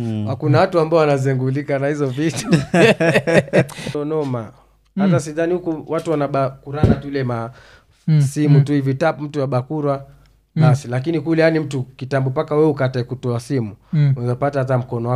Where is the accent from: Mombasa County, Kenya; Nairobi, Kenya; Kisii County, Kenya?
Mombasa County, Kenya; Mombasa; Nikalelewa Barisheba, mtaa inaitwa Barisheba Mombasa hiyo sasa. Nikalelewa tena Bamburi mtaa ambao nililelewa sasa paka nikakua nikijielewa kama